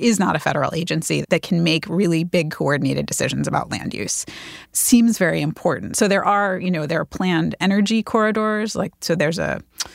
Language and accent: English; Kentucky, United States; I'm actually from Kentucky.